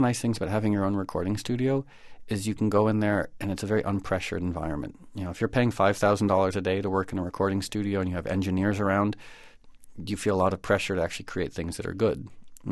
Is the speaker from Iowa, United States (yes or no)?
no; Connecticut, United States; also born or lived in Harlem, New York; now in New York, United States; And I was born here in Manhattan, or I was born in Harlem, actually. And I grew up in Connecticut and moved back to the city around 88 or 89.